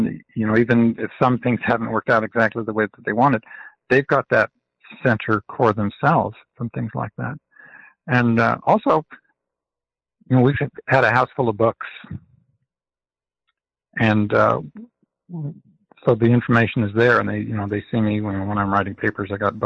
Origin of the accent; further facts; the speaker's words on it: Utah, United States; I grew up in Utah, so it was easy for us when we had cousins going on missions